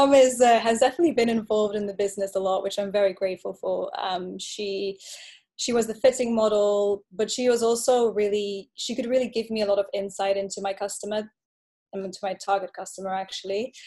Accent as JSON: {"language": "English", "region": "Flanders", "country": "Belgium", "said": "I really thought I was going to Leuven because, you know, I'm from Limburg, so it was closest."}